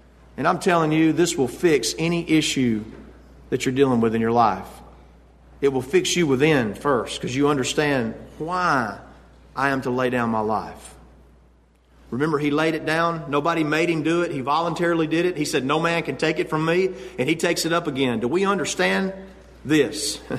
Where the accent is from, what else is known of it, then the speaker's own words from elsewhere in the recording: United States; Now, I'm an American.